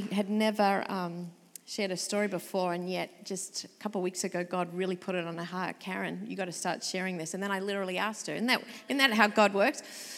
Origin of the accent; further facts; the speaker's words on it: Sydney, New South Wales, Australia; I'm an Aussie chick. I grew up in Sydney suburbia.